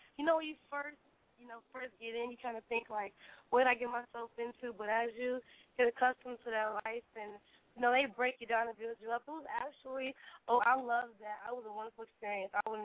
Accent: Chicago, Illinois, United States; Okay, well, I'm 26. I'm from Chicago.

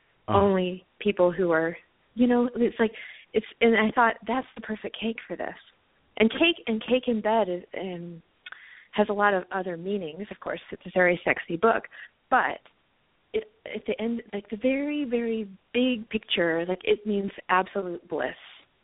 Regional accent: the South, United States; Like, it seems to be a more southern U.S. thing, and I grew up in the South, so that was a part of it.

